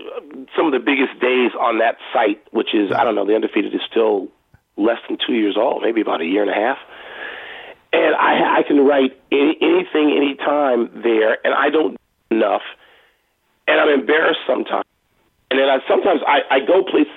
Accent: Chicago, Illinois, United States; because growing up in Chicago, I do what I do.

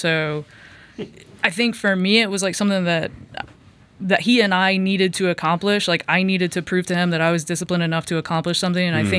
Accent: Houston, Texas, United States; I'm from Houston. From Houston, Texas, originally.

